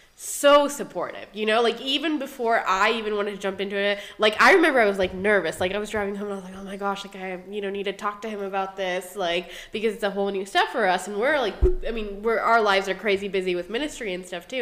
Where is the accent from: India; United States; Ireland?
India; Because that's not something, as Indian women, we don't usually see, like, support from men a lot, you know?